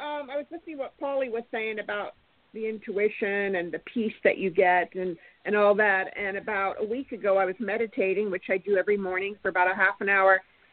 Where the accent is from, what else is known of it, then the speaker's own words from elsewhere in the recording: California, United States; I'm from California. How are you?